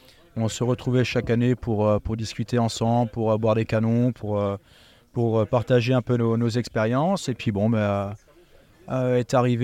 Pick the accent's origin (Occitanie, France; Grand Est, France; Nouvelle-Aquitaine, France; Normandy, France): Grand Est, France; moi, je suis originaire d'Aiguissem, donc un petit village viticole à côté de Colmar.